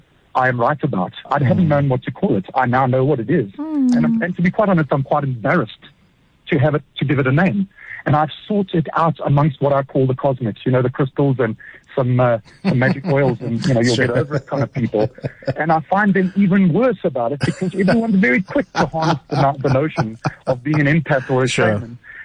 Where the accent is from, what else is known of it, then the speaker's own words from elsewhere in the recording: South Africa; I'm a South African male, 49, went to the army